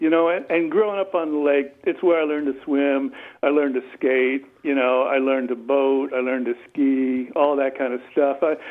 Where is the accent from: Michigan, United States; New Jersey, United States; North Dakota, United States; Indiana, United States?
Michigan, United States; my background in terms of where I was born and raised is in Michigan, but my life has taken me, you know, around the world for various reasons.